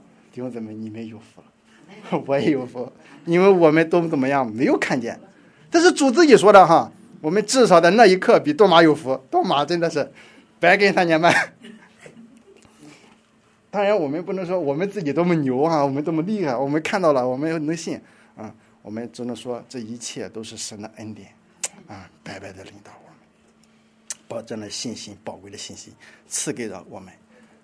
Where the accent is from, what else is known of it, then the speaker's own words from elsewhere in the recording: Shandong, China; 我们山东人情有独钟，对儿子，在家不生儿子，这不行啊，必须生儿子